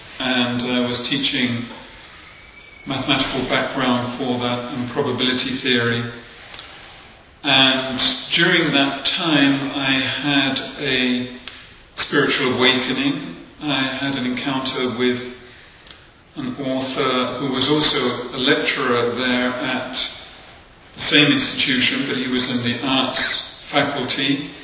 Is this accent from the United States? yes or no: no; Reading, South East England, United Kingdom; I was born in England, in Reading, England, in 1947, and grew up just outside of Reading